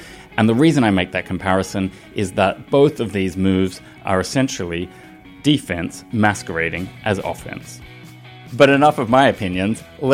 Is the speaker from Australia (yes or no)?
yes; Australia; moved away as an adult; now in London, United Kingdom; So I grew up in Australia, studied in Australia